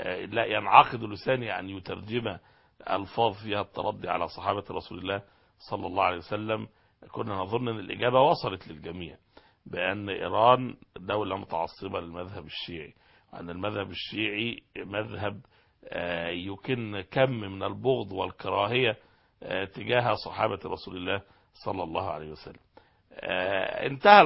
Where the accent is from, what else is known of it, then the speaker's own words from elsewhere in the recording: Egypt; يمكن القضية بدأت تثار عندنا في مصر كما ذكرنا